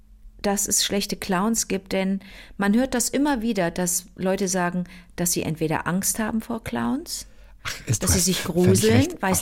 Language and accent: German; Rösrath, North Rhine-Westphalia, Germany; wo ich herkomme, aus Rösrath.